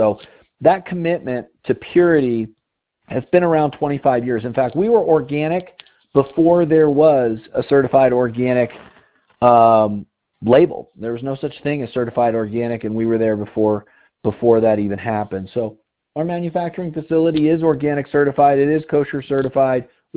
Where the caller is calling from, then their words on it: Colorado, United States; I'm calling in from Colorado.